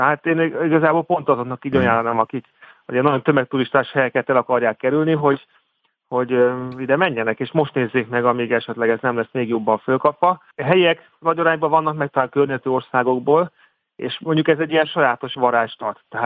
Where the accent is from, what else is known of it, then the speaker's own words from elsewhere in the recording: Hungary; ha mi magyarként vagyunk ott, és beszélgetünk, akkor nagyon barátságosak